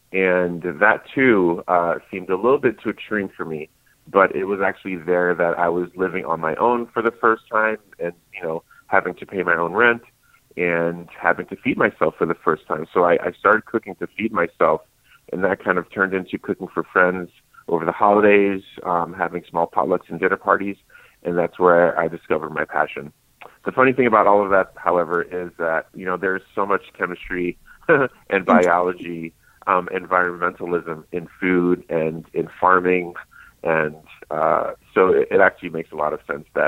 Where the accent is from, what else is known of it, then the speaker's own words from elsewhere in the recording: Queens, New York, United States; growing up in Queens, oftentimes, you know, we were cared for by our aunts or grandmothers visiting